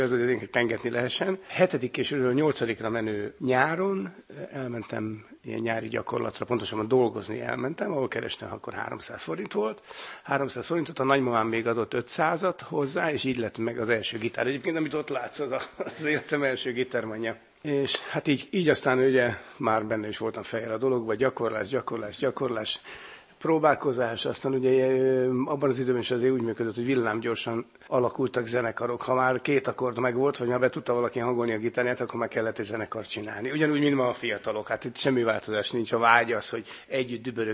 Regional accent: Budapest, Hungary; a nagymamám befogadott, és tulajdonképpen úgy nőttem föl, én az egész fiatalságomat Angyalföldön töltöttem el egy kis lakásban.

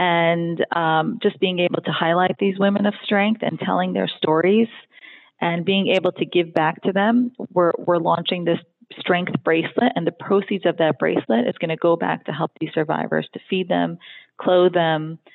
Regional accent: Brooklyn, New York, United States; I mean, of course I'm born and raised in Brooklyn. I'm automatically tough

